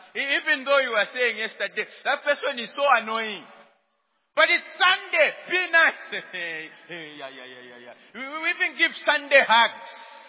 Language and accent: English; Kitwe, Copperbelt, Zambia; Bwana, I'm from Kitwe. I was actually supposed to go back today.